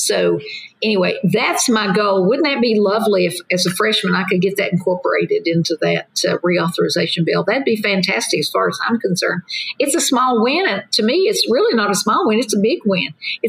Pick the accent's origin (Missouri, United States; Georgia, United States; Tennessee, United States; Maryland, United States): Tennessee, United States; I'm from East Tennessee. The Great Smoky Mountains, the Appalachian Trail runs right behind my farm, as a matter of fact.